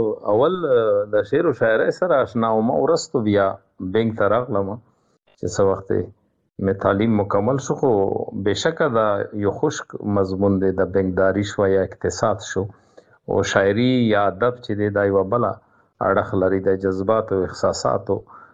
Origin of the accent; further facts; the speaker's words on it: Takht-e-Nasrati, Khyber Pakhtunkhwa, Pakistan; زه د کرک ضلع کې یو تحصیل ولسوالي تخت نصرتی، او بیا پکې یو کلی دی میاکی کلی ورته وایي، څوک یې میانکی شریف بولي او څوک ومونګه میاکی کلی ورته په پښتو کې. په اردو کې خلک میانکی لیکي. زه په هغه کې زیږیدلم او په 1988